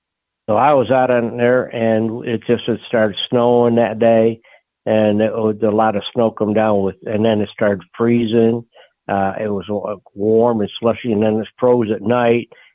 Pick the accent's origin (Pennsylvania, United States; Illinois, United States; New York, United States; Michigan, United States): New York, United States; Buffalo; Well, I'm originally from Buffalo area.